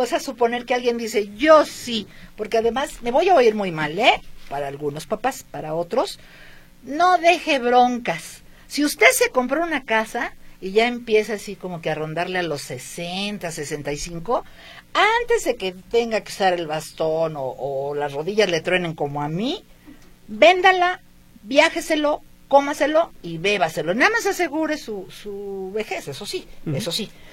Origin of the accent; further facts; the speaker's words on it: Ameca, Jalisco, Mexico; soy de Ameca